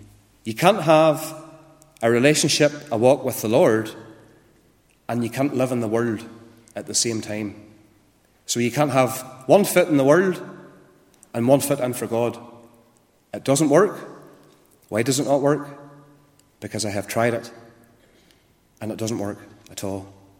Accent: Randallstown, Northern Ireland, United Kingdom; I'm from Randallstown, and … And I was brought up in Randallstown. I went to church in Randallstown as a young boy. I went to our Randallstown congregation. My granny and my granda took me to church as a youngster.

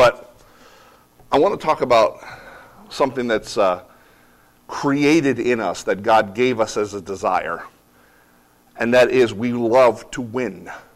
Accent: New Jersey, United States; accent: Jersey; And he uses it over, and there's my Jersey accent.

